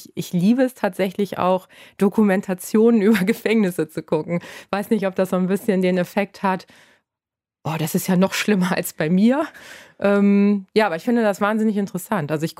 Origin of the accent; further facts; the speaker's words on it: Hamburg, Germany; Ich bin Hamburgerin, genau.